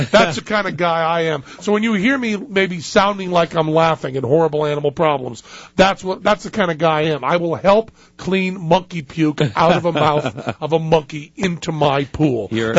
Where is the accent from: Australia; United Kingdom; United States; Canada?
Canada; Since I'm Canadian, I don't have any American patriotic monkey stories of my own.